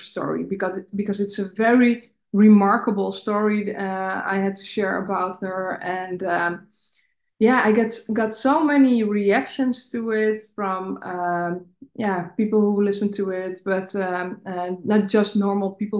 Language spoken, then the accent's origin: English; Netherlands; English is a second language; So I'm from the Netherlands